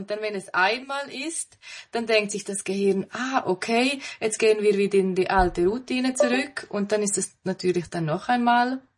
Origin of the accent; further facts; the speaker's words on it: Switzerland; wie du schon erwähnt hast. Ich komme aus der Schweiz, wahrscheinlich hört man das. Ich wohne im schönen Graubünden, mitten in den Bergen